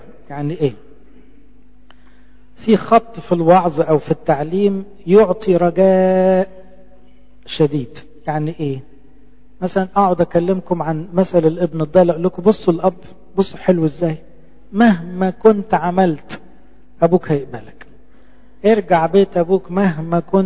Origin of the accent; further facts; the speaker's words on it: Egypt; كنا أقباط وكنا أرثوذكس، ميزوا بين دي وبين دي. قبطي دي حتة الهوية، دي احنا مصريين، دي بتاعتنا احنا، نتكلم قبطي